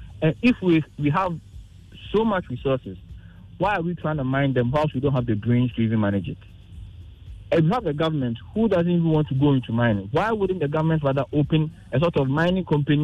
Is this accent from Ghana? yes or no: yes; Ghana; Ghana. When I was growing up, Nana, there were traditional rights that you need to observe. Because I grew up in the Chimabwakwa area.